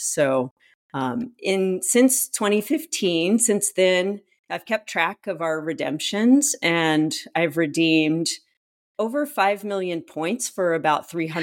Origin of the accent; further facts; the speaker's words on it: Dallas, Texas, United States; I grew up in Dallas, as an American Airlines hub.